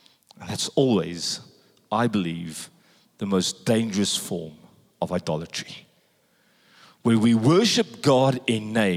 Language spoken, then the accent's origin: English; South Africa; I come from South Africa.